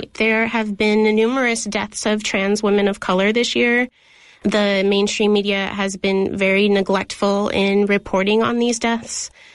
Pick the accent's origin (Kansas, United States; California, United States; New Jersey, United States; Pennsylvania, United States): California, United States; Oakland; So, I am born and raised in Oakland. I grew up here, and I have spent the majority of my entire life here.